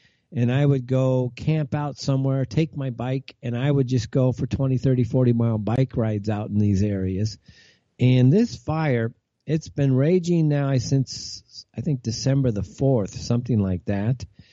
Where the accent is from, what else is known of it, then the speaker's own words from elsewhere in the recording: California, United States; You know, growing up in California, of course, we have these forest fires.